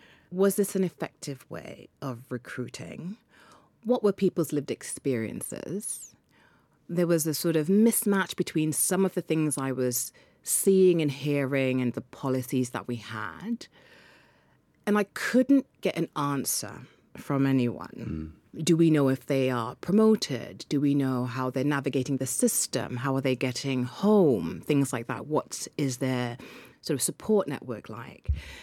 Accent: London, United Kingdom; born there; I was born in London, and I'll tell a little story.

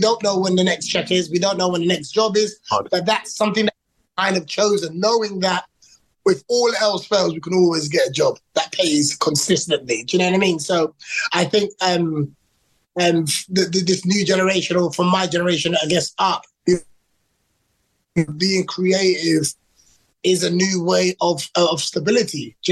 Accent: London, United Kingdom; born there; parents are Ghanaian. I was born in London. I was actually in foster care from 5 to about 16, I think, and raised by Caribbean parents.

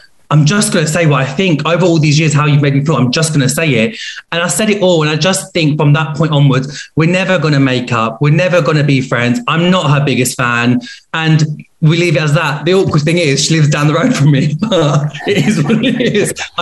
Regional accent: Pakistan; I'm also Pakistani and my parents don't agree with what I do.

